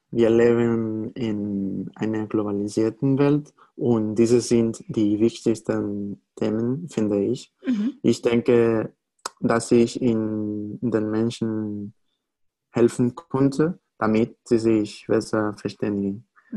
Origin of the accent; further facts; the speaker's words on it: Spain; German is a second language; Es gibt Fachwörter im Spanischen, das ich selbst als Spanier nicht kenne.